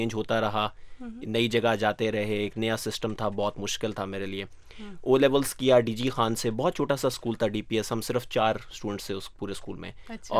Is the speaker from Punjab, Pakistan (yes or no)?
yes; Multan, Punjab, Pakistan; born there; also born or lived in Ahmadpur East; میں پیدا ہوا بیسیکلی ملتان میں, لیکن اس وقت میرے ڈیڈ کی پوسٹنگ جو تھی وہ لیاقت پور میں تھی.